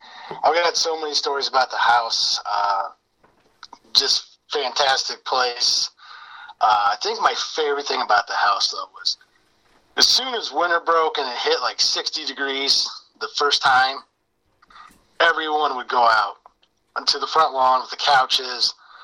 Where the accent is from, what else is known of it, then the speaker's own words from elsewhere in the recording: Plymouth, Indiana, United States; Yeah, I grew up in Plymouth, Indiana.